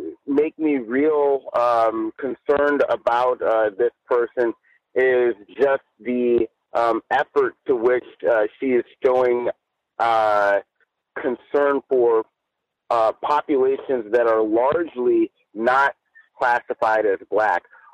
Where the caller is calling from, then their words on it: Chino, California, United States; I'm calling in from Chino, California.